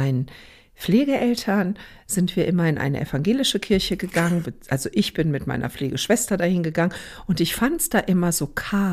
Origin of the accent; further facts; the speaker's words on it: Croatia; ich bin ja Kroatin, ich bin Katholikin, also ich bin katholisch